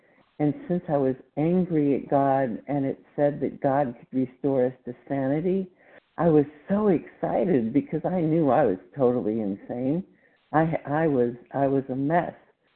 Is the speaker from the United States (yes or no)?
yes; Plano, Texas, United States; I'm from Texas, Plano, Texas.